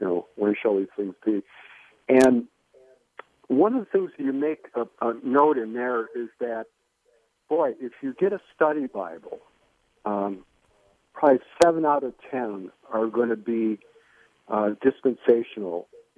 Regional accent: Midwest, United States; being up in the Northwest, and I grew up in the Midwest, and Lutheran, Presbyterian, you know, mainline churches, and now I go to an evangelical.

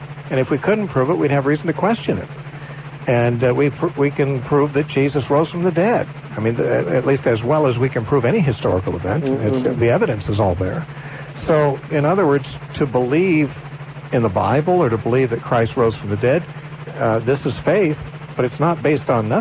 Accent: California, United States; I grew up in Southern California near L.A., and, the smog was terrible.

